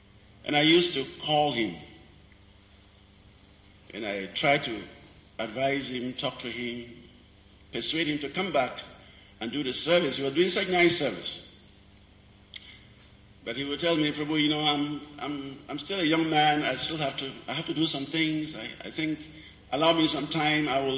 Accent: Ghana; I come from Ghana, West Africa.

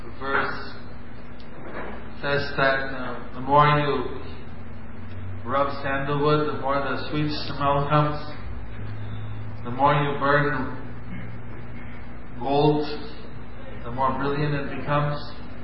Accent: Wisconsin, United States; born there; also born or lived in Rhode Island; I was born in Wisconsin, so ISKCON is there. Wisconsin.

